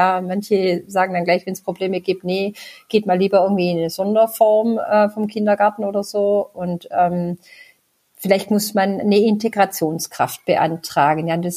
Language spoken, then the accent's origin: German; Baden-Württemberg, Germany; accent: Swabian; Ich kann mein Schwäbisch noch schlechter unterdrücken. Ich komme aus dem Kreis Rottweil ursprünglich.